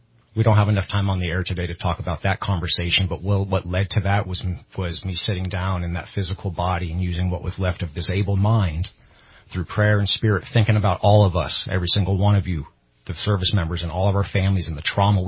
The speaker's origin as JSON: {"language": "English", "region": "California", "country": "United States", "said": "My service to this country, and because I come from Shasta County, I lost the ability to be a father"}